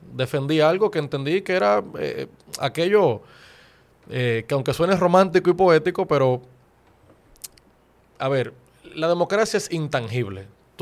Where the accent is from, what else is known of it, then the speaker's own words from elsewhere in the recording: Dominican Republic; No era que yo era indiferente de lo que pasaba en mi país.